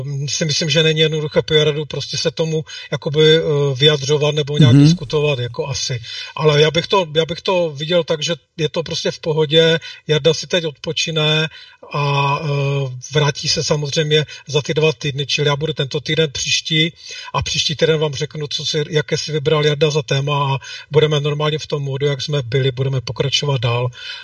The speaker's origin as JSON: {"language": "Czech", "region": "Moravian-Silesian Region", "country": "Czechia", "accent": "Ostrava", "said": "budu česky mluvit, po ostravsky tedy."}